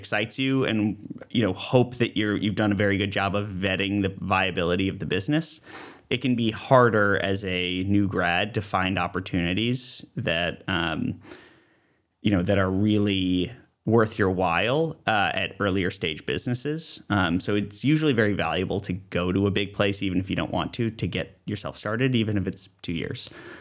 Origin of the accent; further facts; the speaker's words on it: East Coast, United States; I'm not from California, I'm from the East Coast.